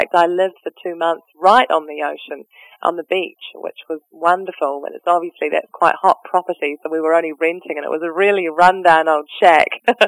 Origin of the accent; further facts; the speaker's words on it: Auckland, New Zealand; I'm from Auckland, which is in the North Island. It's sort of near the top of the North Island, but it's on an isthmus, what we call an isthmus.